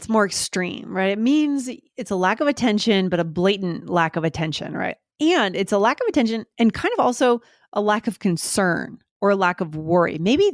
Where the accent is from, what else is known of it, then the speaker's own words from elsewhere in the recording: New England, United States; I grew up in New England. So my parents were always taking me through stuffy antique shops when I was a kid.